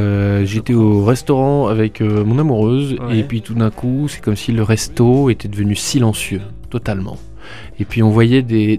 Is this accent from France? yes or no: yes; France; je suis français mais je chante en anglais.